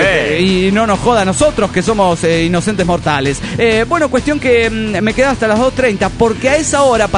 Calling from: Olavarría, Buenos Aires Province, Argentina; soy de Olavarría, de Buenos Aires, de Argentina, de Sudamérica. Ese es el orden, más o menos.

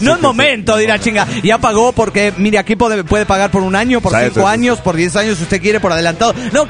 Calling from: Guayaquil, Guayas, Ecuador; de Guayaquil, Ecuador.

